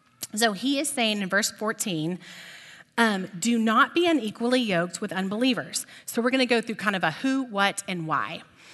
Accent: Texas, United States; I'm from East Texas, so sometimes it might sound like yolk.

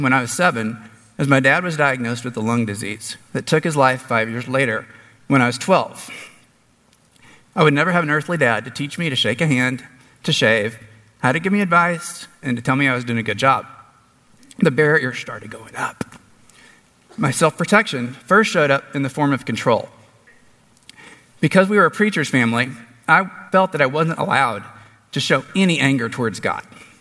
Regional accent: Tyler, Texas, United States; I grew up in Tyler, Texas, and was youngest of four.

